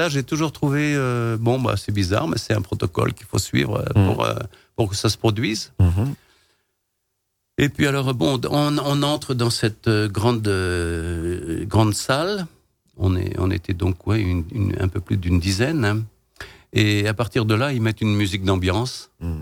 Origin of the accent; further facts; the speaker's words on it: France; Et je suis français